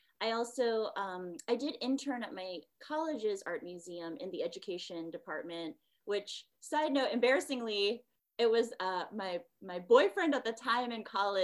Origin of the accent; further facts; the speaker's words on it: New Jersey, United States; I grew up in New Jersey. So we have some nice museums near us where I grew up.